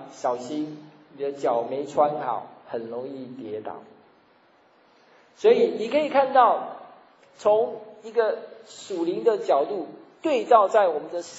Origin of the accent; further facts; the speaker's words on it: Taiwan; 特别我们台湾人